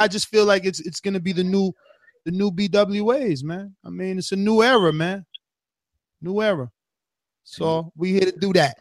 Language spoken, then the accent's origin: English; Alabama, United States; I came all the way from Bama for them Jersey women.